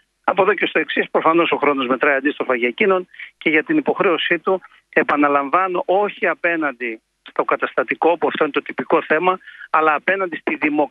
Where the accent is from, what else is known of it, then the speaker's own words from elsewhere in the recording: South Aegean, Greece; Το λέμε στην Πάρο, στο χωριό μου